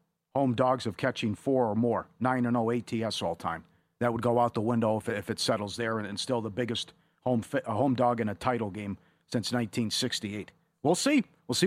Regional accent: Minnesota, United States; And growing up in Minnesota, and we know what's going on, everyone be safe out there.

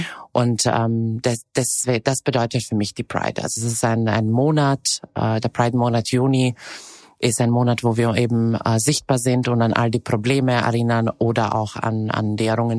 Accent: Serbia; moved away as an adult; now in Austria; Ich komme aus einer sehr politischen Familie. Ich bin eben in Serbien aufgewachsen und geboren. Und bin erst mit 18 nach Österreich gezogen.

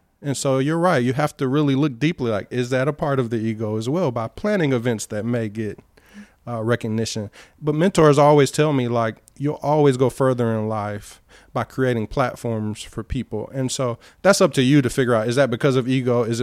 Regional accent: Cleveland, Ohio, United States; born there; I was born in Cleveland, Ohio, middle class, lower income neighborhood with mostly all black children.

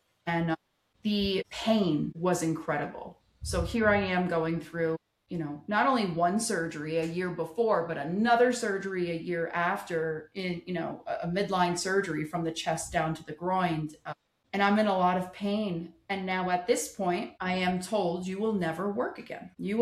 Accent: New Jersey, United States; I'm actually from Northern New Jersey. I grew up in Northern New Jersey, was married in Northern New Jersey. I went to college in Northern New Jersey.

